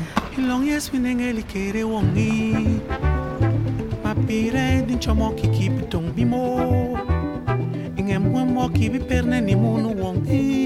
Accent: Yaoundé, Centre, Cameroon; born there; Je suis né à Yaoundé, au Cameroun, dans une famille de 16 enfants.

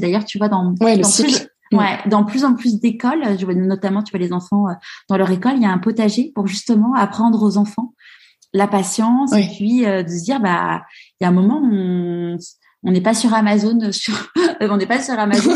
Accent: Paris, Île-de-France, France; Et c'est vrai que moi, tu vois, j'ai grandi à Paris. J'avais la chance de pouvoir aller à la campagne quasiment tous les week-ends

